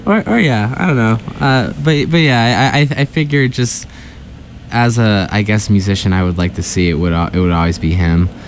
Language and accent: English; North Falmouth, Massachusetts, United States; now in Boston, United States; I'm originally from Cape Cod, from North Falmouth. I grew up there most of my life